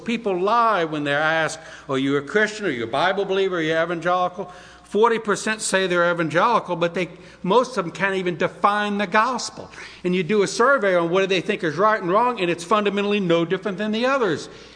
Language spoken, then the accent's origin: English; New Orleans, Louisiana, United States; also born or lived in Dallas, Texas; I lived in the Deep South for a long time. I grew up in New Orleans. I lived in Texas over a dozen years.